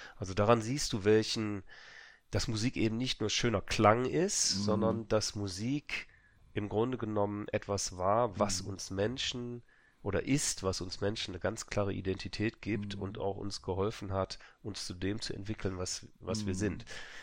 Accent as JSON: {"language": "German", "town": "Wuppertal", "region": "North Rhine-Westphalia", "country": "Germany", "tie": "born or raised there", "said": "Wir lebten damals in Wuppertal, meiner Heimatstadt."}